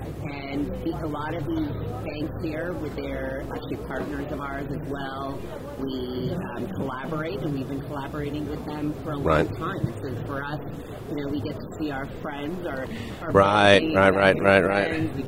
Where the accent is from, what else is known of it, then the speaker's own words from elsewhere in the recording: Canada; now in United States; I'm actually Canadian.